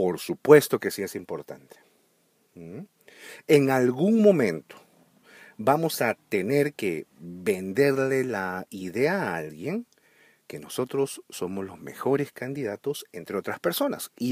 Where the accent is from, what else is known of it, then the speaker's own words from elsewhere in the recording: Peru; En mi país, en Perú